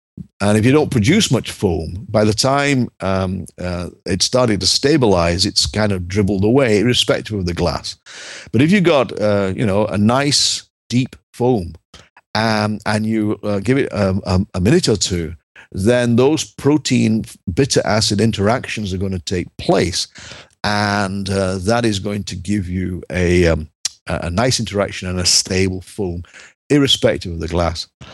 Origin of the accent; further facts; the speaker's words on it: Northern England, United Kingdom; as an Englishman, you know, I know that if I go into a pub in England, in London, chances are there's not going to be any bubbles, you know. But if I go to a pub in my native northern England, woe betide if there's no foam on it